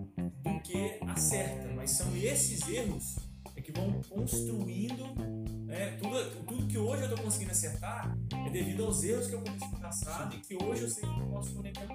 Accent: Carangola, Minas Gerais, Brazil; nome estranho, mas tenho 33 anos, sou de Carangola, nascido e criado aqui, né, na nossa cidade.

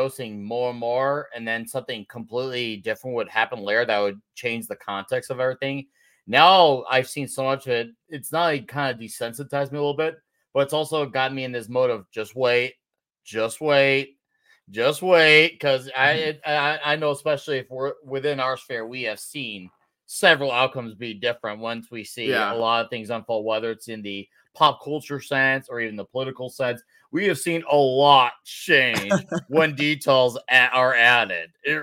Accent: Chicago, Illinois, United States; Like, I was born and lived in Chicago, and then I actually went to the burbs when I was 10

